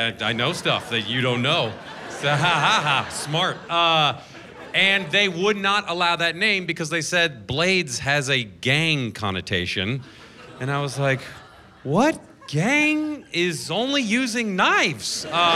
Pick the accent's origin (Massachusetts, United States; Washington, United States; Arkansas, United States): Washington, United States; Seattle; I'm from Seattle, so I like the Seahawks.